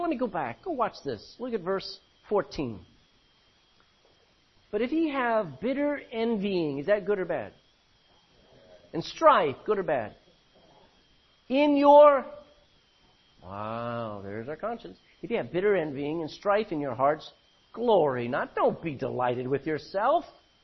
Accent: United States; Growing up in America, we made fun of everybody, didn't we?

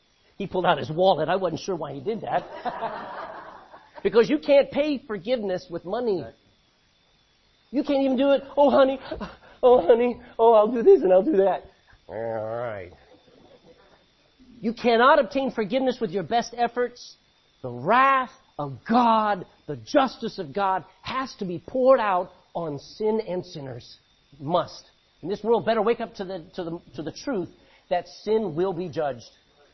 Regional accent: Texas, United States; I mean, I'm a Texan. Who reads King's English in Texas? I mean, we say y'all.

